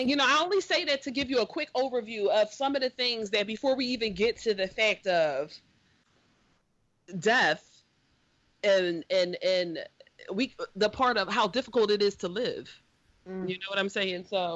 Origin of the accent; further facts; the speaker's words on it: Philadelphia, Pennsylvania, United States; Well, I am originally from West Philadelphia.